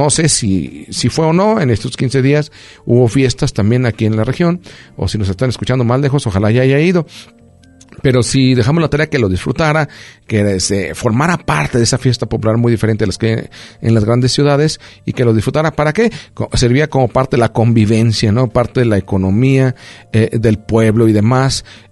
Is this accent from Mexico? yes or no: yes; Mexico; porque pues yo soy mexicano y pues tampoco no me gusta tanto.